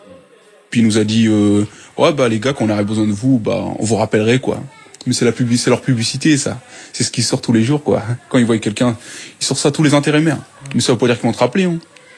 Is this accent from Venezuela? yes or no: no; France; also born or lived in Senegal; Je suis pas né ici, non.